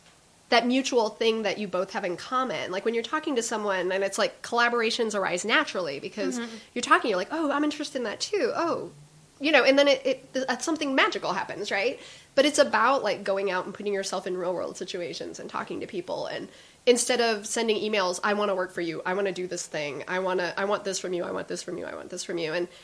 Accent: Ohio, United States; And I grew up in Ohio, so when we wanted to see art, we would drive to New York and we would drive to Chicago just to look at art.

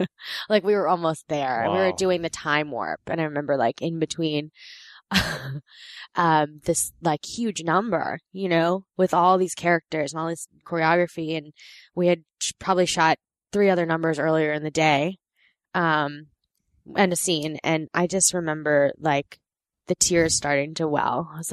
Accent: New York, United States; I grew up in New York with my friend Samantha, and she was adopted as well.

